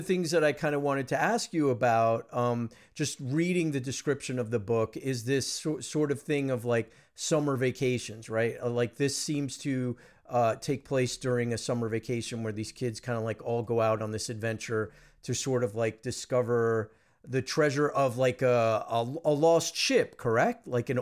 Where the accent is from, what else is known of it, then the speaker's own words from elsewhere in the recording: East Coast, United States; I'm originally from the East Coast. I'm on the West Coast.